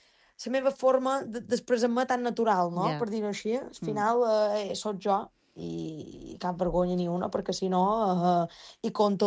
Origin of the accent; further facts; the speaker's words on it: Es Migjorn, Balearic Islands, Spain; Mira, jo som d'un poble molt petit de Menorca, que es diu Es Migjorn